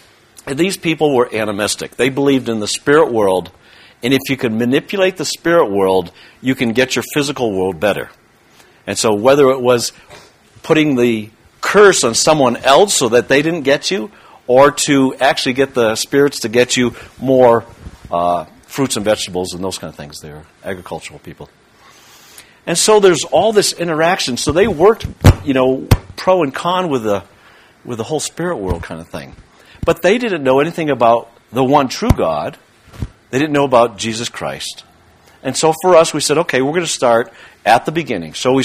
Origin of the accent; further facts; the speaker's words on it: Massachusetts, United States; way back when, as I grew up in Massachusetts